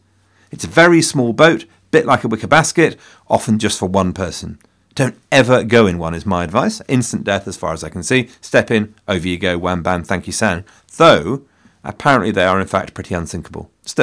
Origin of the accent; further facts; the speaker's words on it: England, United Kingdom; Cenel, as far as an Englishman can work out, appears to be similar to Corcu